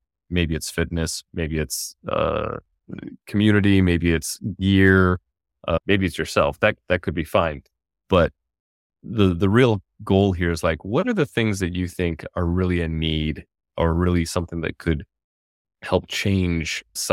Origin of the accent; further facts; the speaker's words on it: Utah, United States; also born or lived in Michigan, United States / Bay Area, United States; I grew up mountain biking in Utah, spent a good time in the Bay Area in California.